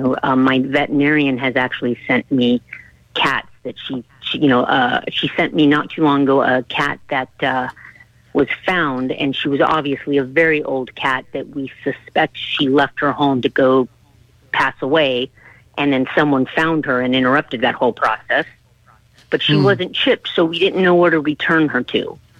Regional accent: Los Angeles, California, United States; I grew up all over the place. I started out in L.A., but I did some of my childhood in Buenos Aires, and I've lived in Mississippi, Louisiana, Texas, Canada, Spain, Argentina, everywhere.

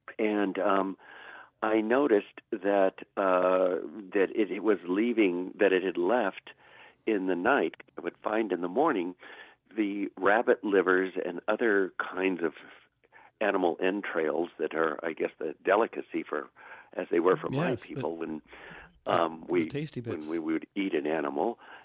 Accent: California, United States; moved away as an adult; I grew up here in Sonoma County. I was born and raised here, didn't leave here till I was like 19 years old. And moved away.

